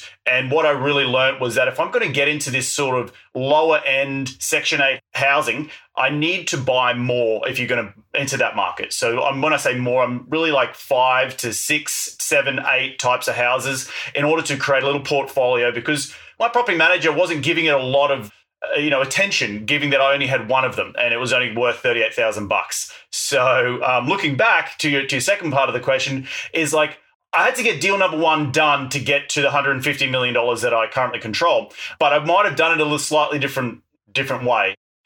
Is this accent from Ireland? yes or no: no; Australia; now in United States; when I first moved to the United States, the barriers to entry here compared to my home country in Australia is so much lower.